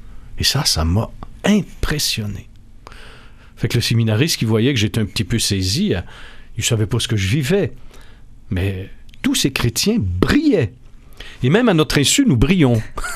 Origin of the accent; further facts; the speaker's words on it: Quebec, Canada; Alors, je suis allé dans ce qu'on appelle chez nous, au Québec, un café